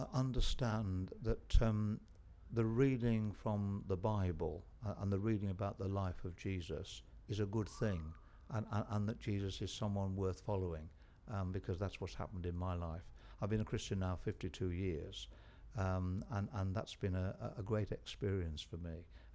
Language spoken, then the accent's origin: English; Garstang, North West England, United Kingdom; I'm 69 and I'm from Garstang in Lancashire.